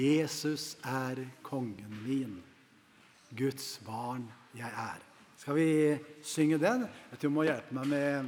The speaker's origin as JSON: {"language": "Norwegian", "town": "Porsgrunn", "region": "Telemark", "country": "Norway", "tie": "born or raised there", "said": "Da jeg var smågutt på bedehuset hjemme i Porsgrunn og gikk på søndagsskolen"}